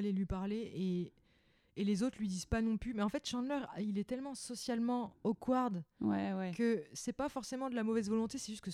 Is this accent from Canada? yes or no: no; France; en tant que Française, j'étais beaucoup plus intense et vachement plus jalouse